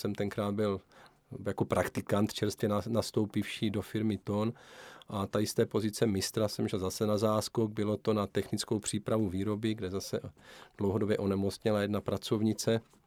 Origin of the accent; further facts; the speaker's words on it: Kroměříž, Zlín Region, Czechia; protože pocházím z Kroměříže a v dojezdové vzdálenosti byly tři větší firmy